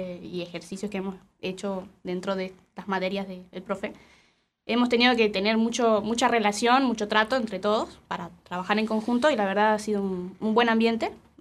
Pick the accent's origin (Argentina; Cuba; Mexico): Argentina; Entre Ríos; now in Neuquén, Argentina; yo no soy de acá, de Neuquén. Yo soy de Entre Ríos, vengo del norte.